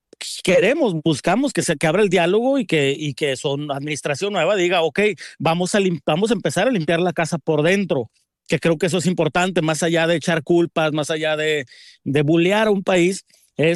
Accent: Mexico; no nos cabe duda como mexicanos que tiene que haber participación de la autoridad estadounidense

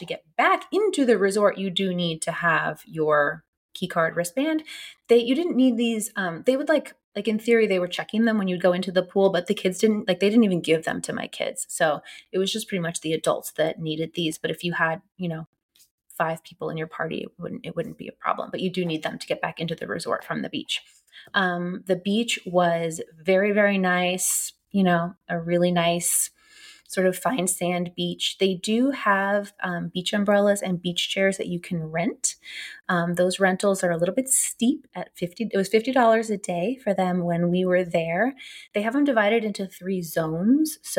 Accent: California, United States; I grew up in California where the ocean is like cold.

